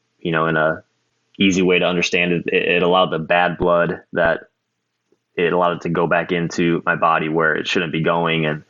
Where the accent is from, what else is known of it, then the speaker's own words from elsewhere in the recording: Burlington, Wisconsin, United States; I grew up in Burlington, Wisconsin, which is a small town in southeast Wisconsin.